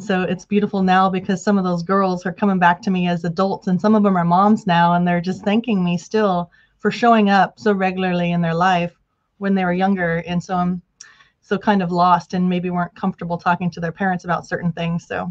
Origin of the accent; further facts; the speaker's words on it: Reno, Nevada, United States; now in Walnut Creek, United States; Well, I'm from Reno, Nevada originally, and now I live in Walnut Creek, California.